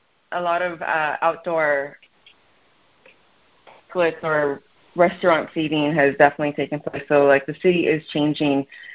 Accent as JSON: {"language": "English", "town": "San Francisco", "region": "California", "country": "United States", "lives_now": "Brooklyn, United States", "said": "And I'm from San Francisco, so I was already here when that took place."}